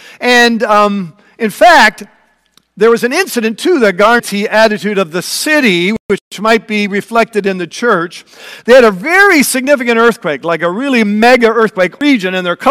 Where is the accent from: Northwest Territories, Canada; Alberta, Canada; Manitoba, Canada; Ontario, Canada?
Ontario, Canada; now in United States; I have to go all the way to Canada, my home country of Canada, Eastern Ontario, if they'll let me across the border.